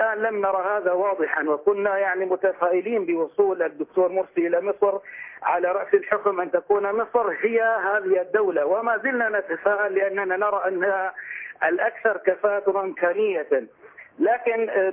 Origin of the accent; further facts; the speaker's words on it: Syria; عندنا في سوريا